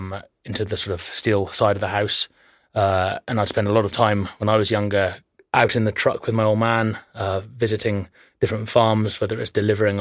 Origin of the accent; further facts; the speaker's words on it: Church Stretton, West Midlands, United Kingdom; also born or lived in Shrewsbury; Yeah, I was born in Shrewsbury Hospital in 1981 and lived on a farm out near Church Stretton, a place called Walk Mills.